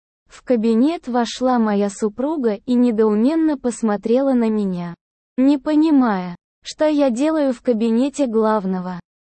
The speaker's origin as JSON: {"language": "Russian", "region": "Moscow", "country": "Russia", "said": "И я, как москвич, получил распределение в один из престижных столичных научно-исследовательских институтов."}